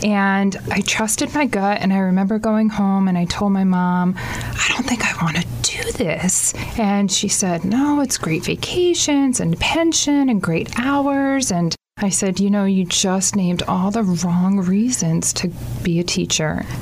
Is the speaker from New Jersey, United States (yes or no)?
yes; New Jersey, United States; also born or lived in Howard Beach, Queens; I was born in Howard Beach, Queens, and in about middle school, I moved out to Monmouth County, New Jersey.